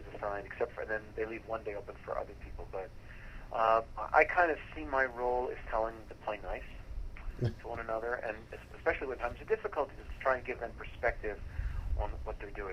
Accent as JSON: {"language": "English", "town": "Chicago", "region": "Illinois", "country": "United States", "tie": "born or raised there", "said": "I grew up in Chicago, and I was influenced by Chicago blues and by folk music."}